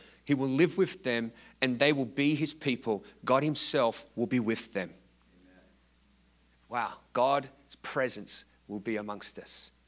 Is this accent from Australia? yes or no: yes; Australia; I grew up in Australia, and I grew up watching sunsets and sunrises being a surfer.